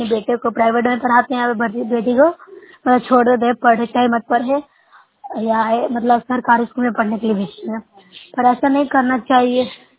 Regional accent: Bihar, India; मैं नुसैबलाक से हूँ, जिला नालंदा की निवासी हूँ।

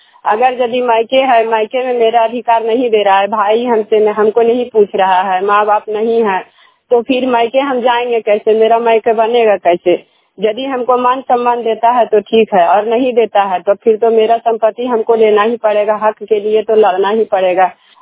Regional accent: Mahavatpur, India; मैं महावतपुर के रहने वाली हूँ

